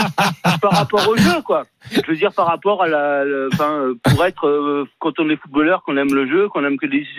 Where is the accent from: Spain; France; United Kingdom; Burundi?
France; Reims, Grand Est; born there; Moi, je suis né à Reims et j'ai traversé un petit peu toute la France. Effectivement, j'ai passé un peu de temps à Marseille et Marseille.